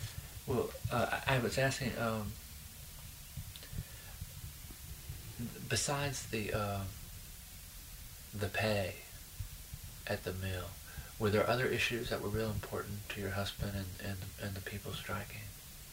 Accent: Beaufort, North Carolina, United States; No, I grew up near Beaufort, North Carolina.

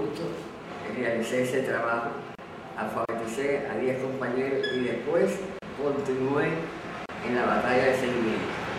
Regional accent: Matanzas, Cuba; Estuve sin trabajar cuando me gradué en el 48, yo soy de Matanzas.

